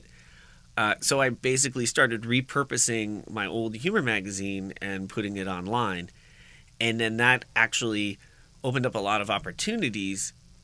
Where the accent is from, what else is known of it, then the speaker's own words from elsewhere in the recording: New Jersey, United States; Well, I grew up in exciting New Jersey, and then I went to college in upstate New York